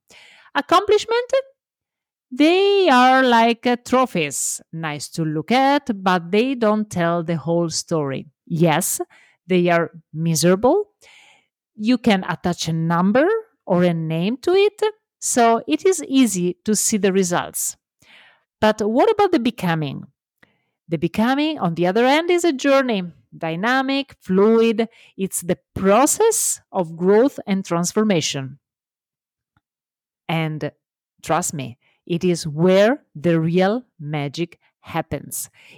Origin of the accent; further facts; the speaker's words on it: Italy; On a special note, remember always that I am Italian, so love my accent and embrace my mistakes.